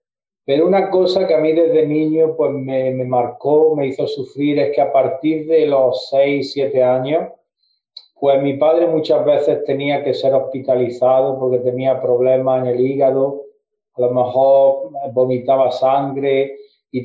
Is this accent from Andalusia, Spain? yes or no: yes; Granada, Andalusia, Spain; Yo soy originario de Granada, España, que está una ciudad que está al sudeste de España. Yo tengo 47 años. Fue yo allí nací.